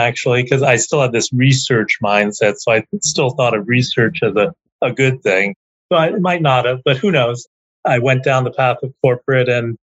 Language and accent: English; Berkeley, California, United States; So I'm somewhat unusual in that I'm Bay Area born and bred. I was born in Berkeley while my father was finishing his PhD there.